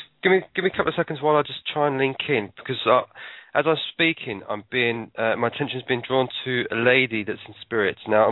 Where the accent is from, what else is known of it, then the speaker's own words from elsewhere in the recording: United Kingdom; Now, I'm British